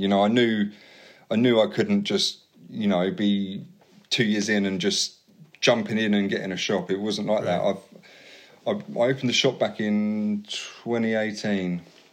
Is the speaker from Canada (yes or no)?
no; Brighton, South East England, United Kingdom; He knew I was from Brighton.